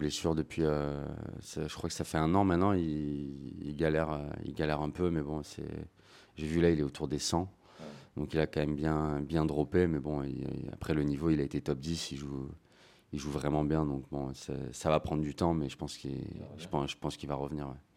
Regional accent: Aix-en-Provence, Provence-Alpes-Côte d'Azur, France; Ouais, alors moi, je suis d'Aix-en-Provence, en fait, à la base. Je m'entraînais sur Aix depuis des années

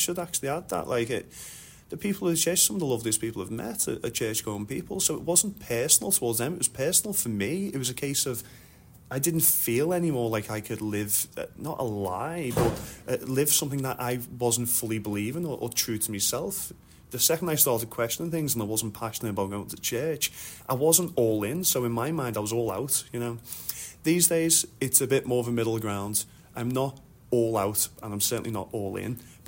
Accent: Liverpool, North West England, United Kingdom; I mean, we're from Liverpool, so it's a difficult one.

